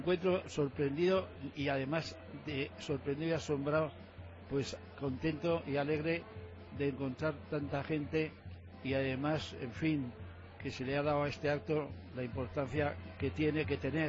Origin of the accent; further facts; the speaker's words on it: Viana, Navarre, Spain; Yo soy de Viana, mis padres eran de Viana, mis hijas son de Viana, mis abuelos, mis bisabuelos, en fin, o sea que tengo la quinta esencia de Viana, la llevo en mi sangre.